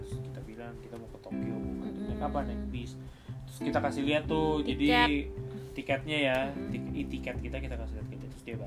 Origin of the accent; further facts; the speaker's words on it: Indonesia; saya dari Indonesia.